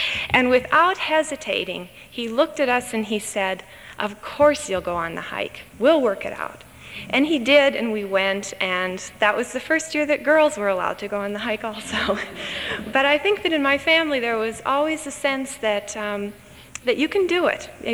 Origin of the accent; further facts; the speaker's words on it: Brooklyn, New York, United States; I grew up in Brooklyn, New York, in a small Lutheran congregation called Bethany Lutheran Church.